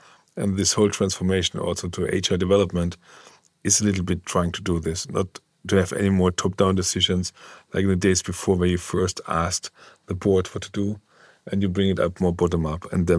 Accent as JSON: {"language": "English", "country": "Germany", "said": "When I came from Germany, we are so over-engineered and bureaucratic."}